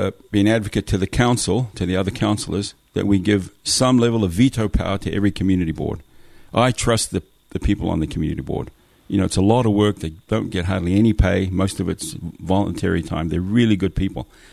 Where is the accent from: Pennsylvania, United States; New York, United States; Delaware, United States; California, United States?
California, United States; Los Angeles; And my parents moved to Los Angeles in the 70s. So we grew up in Los Angeles.